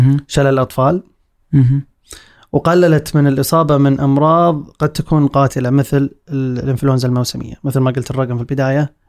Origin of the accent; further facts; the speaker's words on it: Saudi Arabia; بينما عندنا في السعودية مثلا تعتبر التطعيمات الأساسية إلزامية جدا